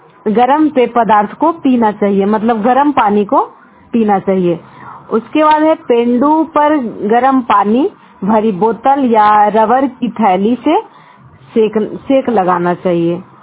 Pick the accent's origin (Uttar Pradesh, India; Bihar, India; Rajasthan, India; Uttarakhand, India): Bihar, India; Nardiganj; और मैं नारदीगंज ब्लॉक से बिलोंग करती हूँ